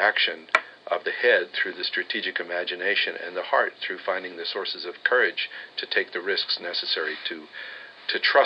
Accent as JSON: {"language": "English", "region": "California", "country": "United States", "tie": "born or raised there", "moved": "as an adult", "said": "Well, I grew up in California, but came to Harvard in 1960, which was a very exciting moment"}